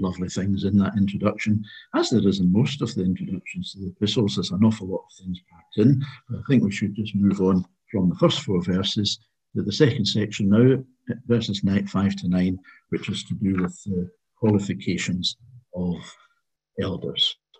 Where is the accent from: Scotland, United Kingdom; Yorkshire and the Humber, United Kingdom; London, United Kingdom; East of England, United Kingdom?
Scotland, United Kingdom; Glasgow; I come from Glasgow, so I'm used to a large city